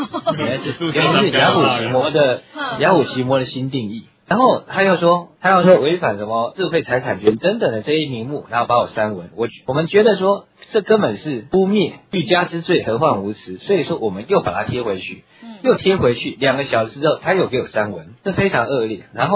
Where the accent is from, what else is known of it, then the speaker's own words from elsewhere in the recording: Taiwan; 但他的所谓的对外不是对着中共，而是对着我们台湾人民，在那边挥着国旗请愿的台湾人民